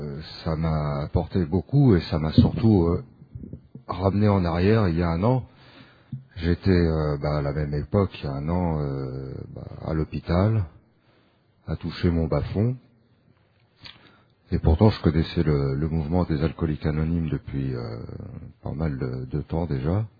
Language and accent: French; Paris, Île-de-France, France; je viens de Paris